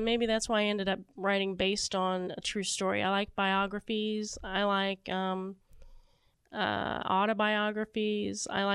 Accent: Dayton, Ohio, United States; I grew up in the Dayton area, and we used to drive to my grandma's house in Kentucky

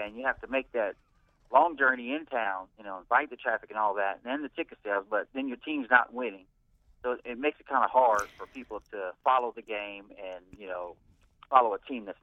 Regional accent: Columbus, Ohio, United States; I grew up in Columbus, and most of the demographics around the area where the stadium is, in the inner city part of town, are not hockey fans

